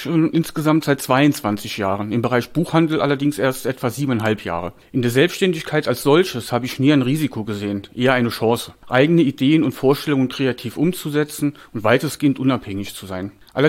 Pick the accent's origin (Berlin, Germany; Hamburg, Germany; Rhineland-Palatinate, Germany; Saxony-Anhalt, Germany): Rhineland-Palatinate, Germany; Hermeskeil; Ich bin Jahrgang 72, geboren und aufgewachsen in Hermeskeil. Hermeskeil selbst ist eine kleine Stadt von ungefähr 7.000 bis 8.000 Einwohnern mit einem Einzugsgebiet von 15.000 bis 20.000 Einwohnern und insgesamt sehr ländlich gelegen.